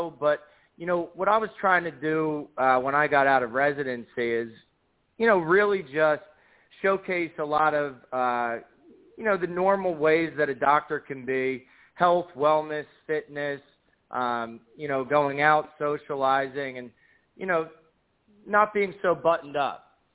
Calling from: New York City, New York, United States; I'm calling from New York City.

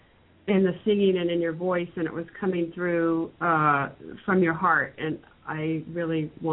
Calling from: Oregon, United States; I'm calling from Oregon.

